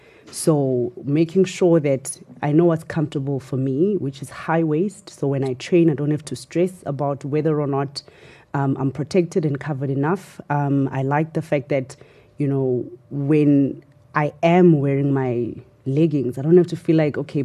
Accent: Katlehong, Gauteng, South Africa; I'm from the East Rand. So I'm from Katlehong. I grew up in a township called Maphanga.

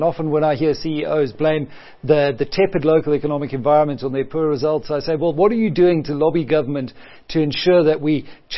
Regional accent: South Africa; as a South African bull myself

